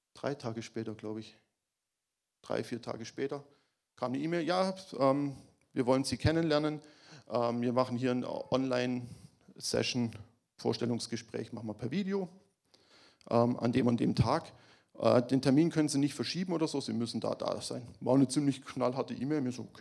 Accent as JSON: {"language": "German", "town": "Stuttgart", "region": "Baden-Württemberg", "country": "Germany", "said": "Man muss vielleicht dazu sagen, wir kommen beide aus der Stuttgarter Gegend. Wir kennen Stuttgart ein bisschen."}